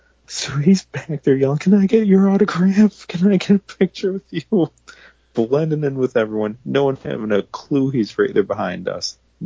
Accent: Watertown, United States; in my hometown of Watertown had a show

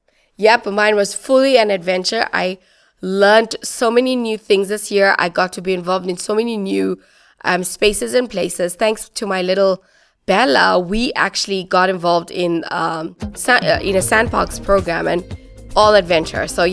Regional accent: India; You know, as an Indian child, loving Bollywood stories is something.

